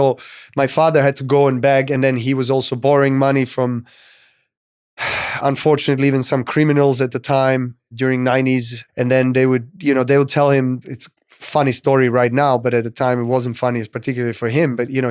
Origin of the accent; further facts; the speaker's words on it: Serbia; I was coming from Serbia that had no tennis tradition, no tennis culture. We are a nation of a team sports. We are definitely a sporting nation.